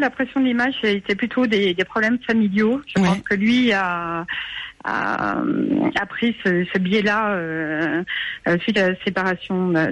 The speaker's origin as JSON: {"language": "French", "town": "Lyon", "region": "Auvergne-Rhône-Alpes", "country": "France", "said": "j'habite dans un lieu de désert médical, donc on est lyonnais à la base"}